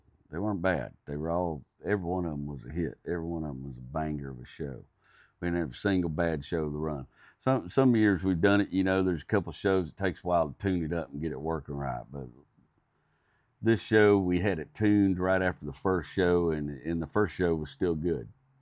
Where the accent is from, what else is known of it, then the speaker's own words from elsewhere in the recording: Texas, United States; I grew up in Texas. I was fortunate to grow around a great number of old hardened cowboys, just tougher than fence wire, you know what I mean?